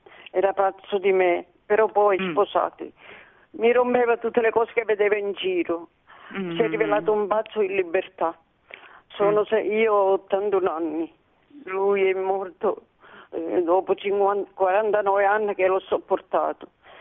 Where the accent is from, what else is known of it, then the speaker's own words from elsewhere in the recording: Sicily, Italy; now in Naples, Italy; non sono al mio paese, io sono siciliana, ma sono a Napoli.